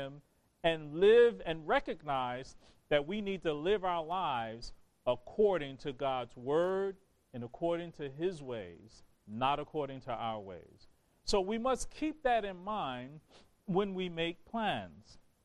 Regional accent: New Jersey, United States; born there; now in Brooklyn, United States; I was born in New Jersey.

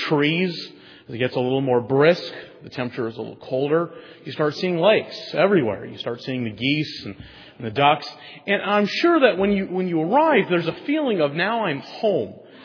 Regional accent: the West, United States; For myself, I'm from the West.

